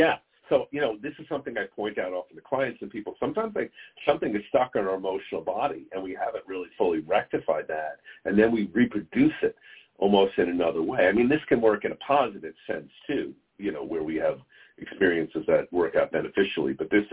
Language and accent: English; New York, United States; I was born and raised in New York, very much a blue state.